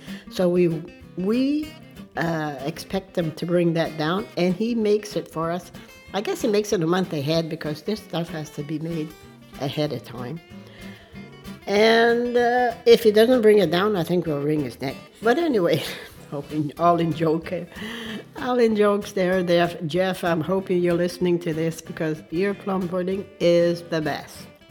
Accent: New Brunswick, Canada; born there; now in Cleveland, Canada; I was born in New Brunswick. I live in Cleveland, which is part of Richmond.

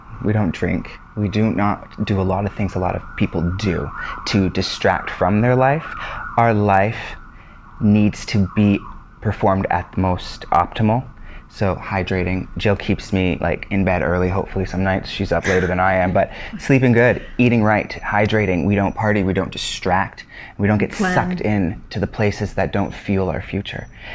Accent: Canada; I am the Canadian … tribute impersonator

